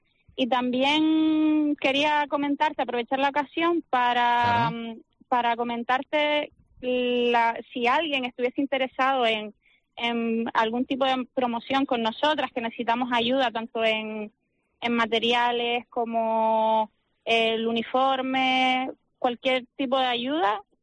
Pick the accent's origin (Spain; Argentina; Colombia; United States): Spain; Canary Islands; el resto somos chicas canarias.